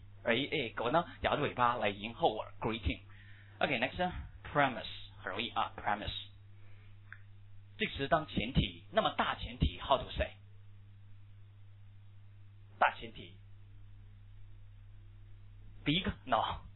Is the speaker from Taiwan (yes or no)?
no; China; 注意，我们中国人叫什么？